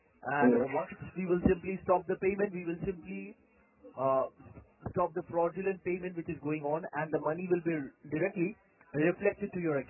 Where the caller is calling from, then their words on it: Melbourne, Victoria, Australia; I'm calling you from Melbourne right now. It's Melbourne, Victoria. I'm calling you from.